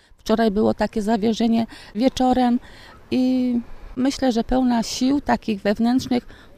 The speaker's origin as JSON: {"language": "Polish", "town": "Grodzisk Wielkopolski", "region": "Greater Poland Voivodeship", "country": "Poland", "said": "Też pochodzę z Grodziska Wielkopolskiego."}